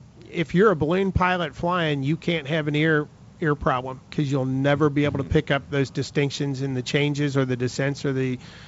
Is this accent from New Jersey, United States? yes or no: no; Kentucky, United States; I do a lot of rural flying. I'm from Kentucky.